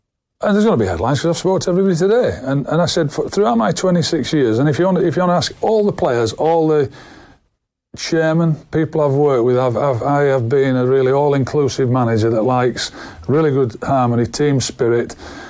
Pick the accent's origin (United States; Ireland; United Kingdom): Ireland; she's always said to me … there are people from Ireland and there are Irish men. And she clues me as an Irish man, which I take a great sense of pride of.